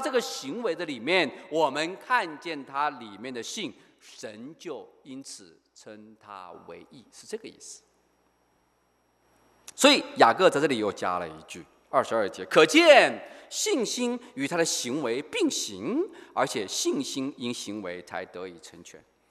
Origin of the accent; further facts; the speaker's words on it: China; 就像我们中国人，我们讲到孔子，我们讲到孔子，孔子是我们中国人所谓的什么至圣先师啊，